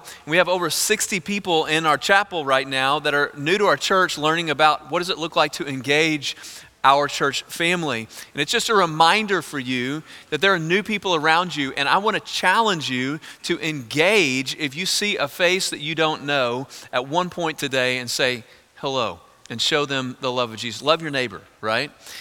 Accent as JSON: {"language": "English", "region": "Texas", "country": "United States", "tie": "born or raised there", "said": "I grew up in East Texas, 5 brothers, no sisters, no conflict, right?"}